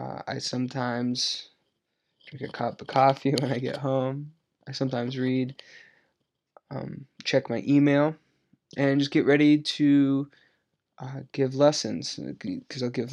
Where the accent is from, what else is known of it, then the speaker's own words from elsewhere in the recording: Exeter, New Hampshire, United States; As I said, I'm from the United States. I live in the Northeast in a state called New Hampshire. The town's called Exeter. Right now, I'm living at my parents' house.